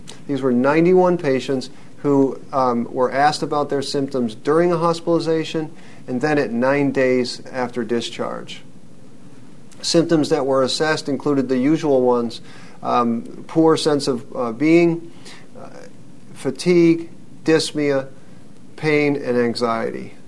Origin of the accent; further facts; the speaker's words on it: Louisville, Kentucky, United States; from the University of Louisville, which is my hometown